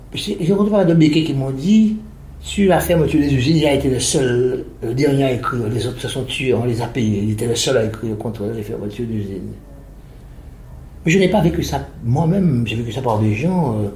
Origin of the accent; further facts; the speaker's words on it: Pointe-à-Pitre, Guadeloupe, France; born there; Je suis né à Pointe-à-Pitre.